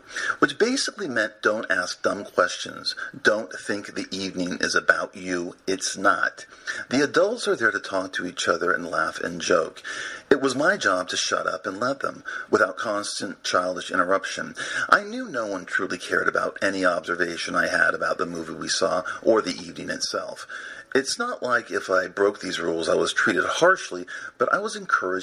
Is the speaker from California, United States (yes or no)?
yes; Los Angeles, California, United States; I was born on March 7th, 1964. And we both grew up in Los Angeles.